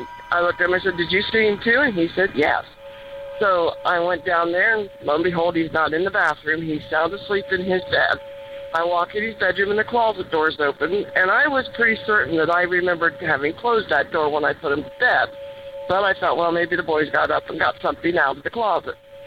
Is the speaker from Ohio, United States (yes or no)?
yes; Lancaster, Ohio, United States; I grew up in the state of Ohio, born and raised in Lancaster